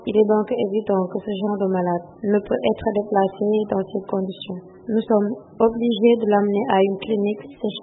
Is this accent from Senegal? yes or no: yes; Baba Garage, Diourbel, Senegal; Nous sommes originaires de Baba Garage, à environ 150 km de Dakar.